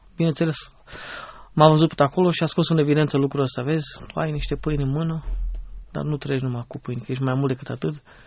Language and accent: Romanian; Hunedoara County, Romania; Sunt din Valea Jiului. Cum spun unii, sunt un fost miner.